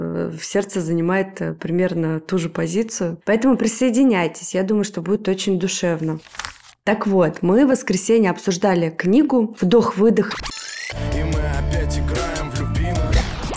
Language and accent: Russian; Moscow, Russia; и мы из Москвы.